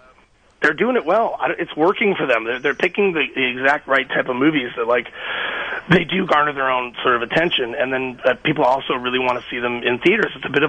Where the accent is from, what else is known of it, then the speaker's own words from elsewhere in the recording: Canada; I grew up in Canada